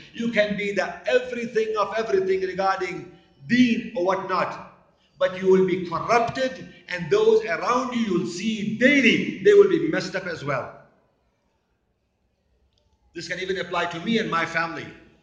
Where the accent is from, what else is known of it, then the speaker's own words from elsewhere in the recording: South Africa; I come from South Africa.